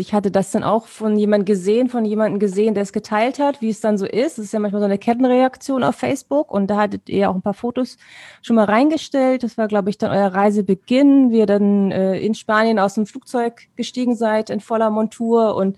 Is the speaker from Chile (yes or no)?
no; Bremen, Germany; geboren bin ich in Bremen. Ich komme also aus Norddeutschland, dort bin ich auch aufgewachsen.